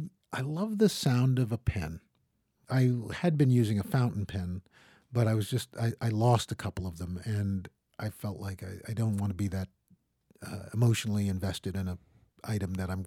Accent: Queens, New York, United States; He has moved back to New York City. He is now. We grew up in Queens.

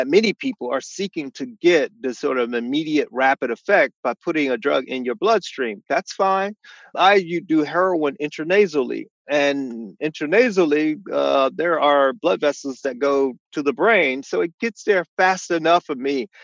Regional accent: Miami, Florida, United States; Yeah, so I grew up in Miami in the 1960s, 1970s, and the early 80s.

